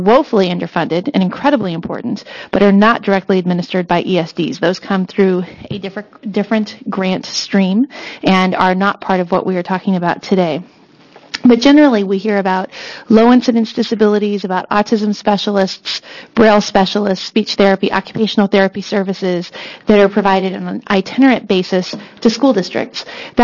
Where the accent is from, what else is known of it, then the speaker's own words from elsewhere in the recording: Oregon, United States; not from Baker County. I'm from Benton County